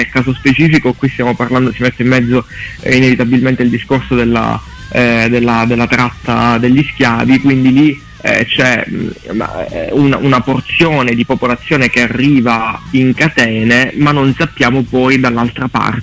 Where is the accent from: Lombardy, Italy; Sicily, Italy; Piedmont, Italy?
Sicily, Italy; now in Bologna, Italy; Che sono un siciliano andato via dalla Sicilia per ragioni di studio, è rimasto a vivere altrove perché sto a Bologna.